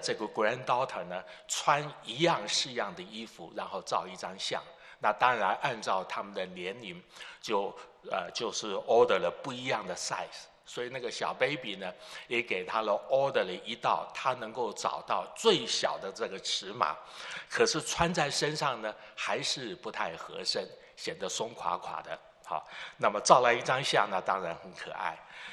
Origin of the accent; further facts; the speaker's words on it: Chiayi, Chiayi County, Taiwan; 我说我从小在嘉义讲大，闽南语讲得很好